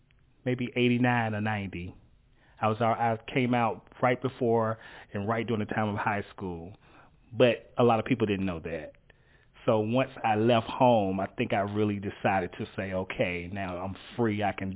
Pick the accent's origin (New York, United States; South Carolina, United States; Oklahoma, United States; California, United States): South Carolina, United States; Winnsboro; born there; I was born in Winnsboro, South Carolina. I'm the only child.